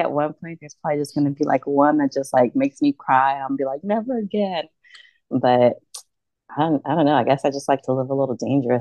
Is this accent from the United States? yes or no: yes; San Antonio, Texas, United States; I did move around a lot as a kid, too. I stayed, I'm from Central San Antonio. So I moved around a lot.